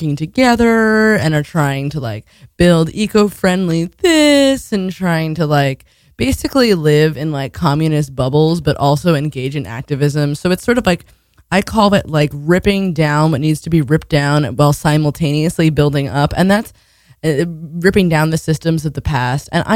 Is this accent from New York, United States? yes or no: yes; New York, United States; Like, I mean, like, I grew up in New York and I was pretty well off, but not like these people, not like these kids.